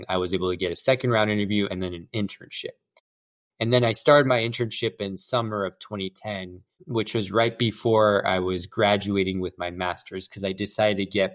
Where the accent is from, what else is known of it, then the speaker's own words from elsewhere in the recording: San Diego, California, United States; I was born and raised in San Diego, and I grew up in Rancho Bernard, went to Rancho Bernard High School, went to UCSD